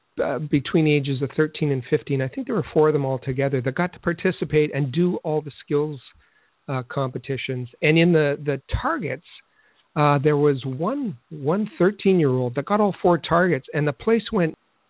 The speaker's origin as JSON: {"language": "English", "town": "Montreal", "region": "Quebec", "country": "Canada", "said": "I said I was from Montreal."}